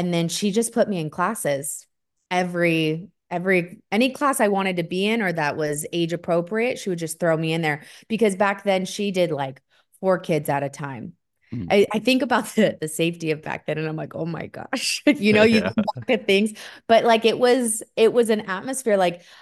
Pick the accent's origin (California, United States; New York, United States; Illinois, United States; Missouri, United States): California, United States; Kerman; So I grew up in Kerman, California. It's about 30 minutes away from Fresno. It's a small town.